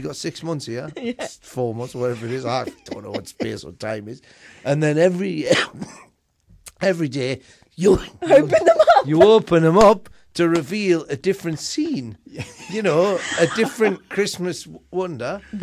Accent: Newcastle, North East England, United Kingdom; when I was a kid, I was growing up in Newcastle

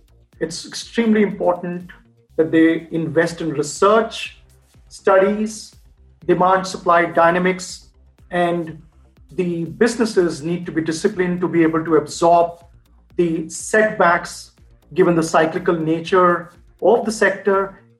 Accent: India; without me sounding too arrogant as an Indian, has given many leaders of Indian origin the opportunity to head some great organizations globally.

